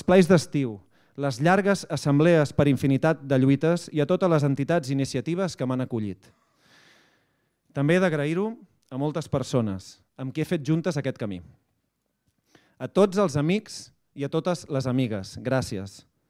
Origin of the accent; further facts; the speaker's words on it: Olesa de Montserrat, Catalonia, Spain; Sempre a punt per servir el meu poble. Visca Olesa i visca Catalunya.